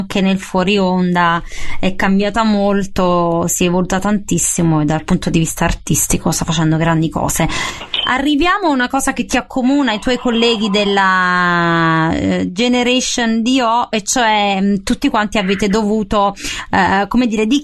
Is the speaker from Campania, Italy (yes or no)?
yes; Naples, Campania, Italy; Però da napoletana mi interessava molto sapere cosa ne pensavi